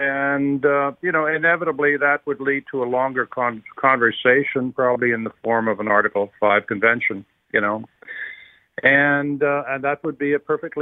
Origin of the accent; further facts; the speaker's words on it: Canada; moved away; I moved here from Canada, so I saw all this.